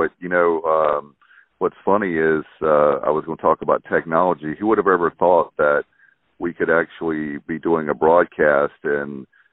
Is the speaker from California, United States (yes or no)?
no; Williamston, North Carolina, United States; also born or lived in Durham; I've moved back to where I grew up in my teenage years. We moved here in 1985 from Durham in the Triangle to Williamston, so we've had roots here for a long time, and we moved back here to the house I grew up